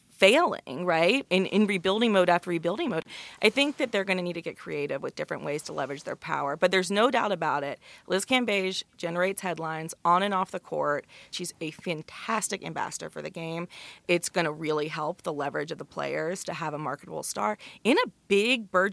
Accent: North Carolina, United States; And look, I'm from North Carolina. I love the Charlotte Hornets and all their messiness

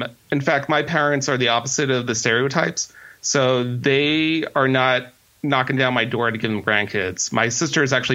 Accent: New Jersey, United States; And I grew up in Jersey, so we're totally on the different ends of the spectrum.

